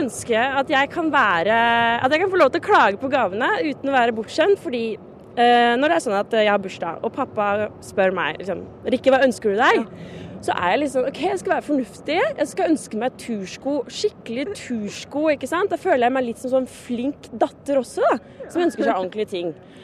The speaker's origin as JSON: {"language": "Norwegian", "region": "Oslo", "country": "Norway", "said": "jeg kommer fra Holmenkollen i Oslo."}